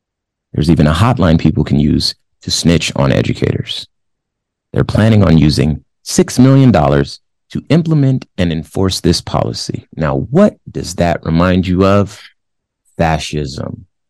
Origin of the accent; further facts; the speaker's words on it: California, United States; I'm from California, so I grew up with Mexican people from Mexico and from California. My children are half Mexican.